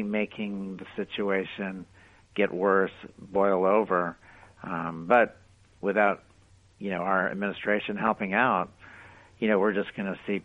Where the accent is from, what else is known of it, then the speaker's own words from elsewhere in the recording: Miami, Florida, United States; born there; No, my family came over in 1958, so I was born here in Miami, but I have a lot of family there.